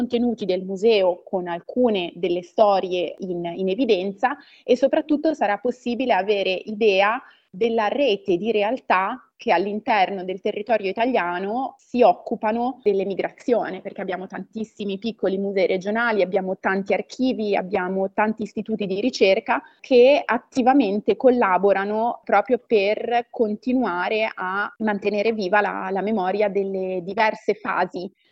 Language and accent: Italian; Lombardy, Italy; moved away as an adult; now in Genoa, Italy; io sono originaria della provincia di Monza e Brianza, e mi sono trasferita per motivi universitari, per studio a Genova.